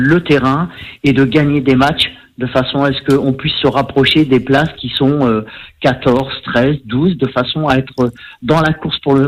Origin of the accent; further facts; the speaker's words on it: Pays de la Loire, France; parce que vous savez que je suis de la Vendée, donc à Cholet c'est à côté